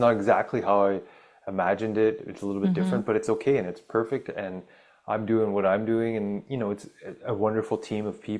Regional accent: Ontario, Canada; I grew up in Northern Ontario.

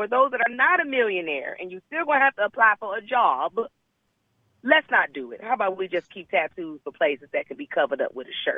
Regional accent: California, United States; also born or lived in Georgia; I'm from California. I grew up in California. I was born in Georgia, but I grew up in California.

